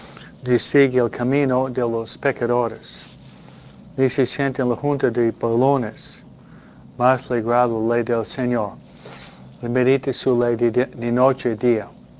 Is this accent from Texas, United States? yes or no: no; New York, United States; pero soy de Nueva York, soy muy práctico también